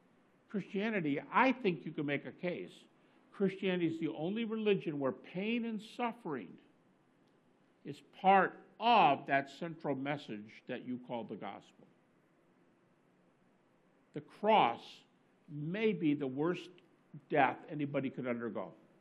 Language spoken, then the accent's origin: English; Detroit, Michigan, United States; my wife is from Detroit, I'm from Detroit.